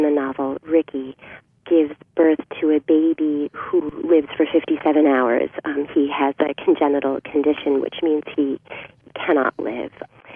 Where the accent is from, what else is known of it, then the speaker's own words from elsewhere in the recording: Nyack, New York, United States; growing up in Nyack, I was aware of Edward Hopper and all of the artists and musicians and performers and writers who have thrived in Nyack and around Nyack.